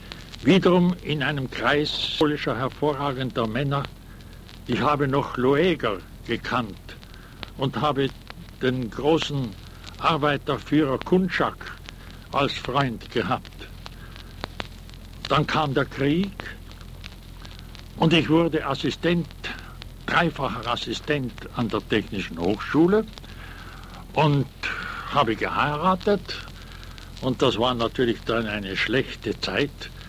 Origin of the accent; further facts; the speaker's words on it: Fulpmes, Tyrol, Austria; born there; Ich bin in Fulpmes im Stubaital geboren, dem alten Schmiededorf